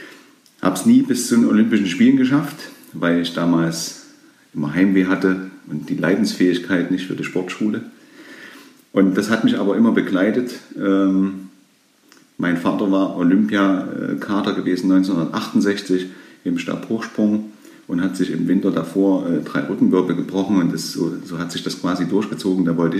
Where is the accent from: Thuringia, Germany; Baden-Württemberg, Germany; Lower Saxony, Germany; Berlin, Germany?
Thuringia, Germany; accent: Thuringian; Ich lasse die Sprache mal nicht glatt ziehen und habe also immer noch meinen Thüringer Dialekt mit dabei.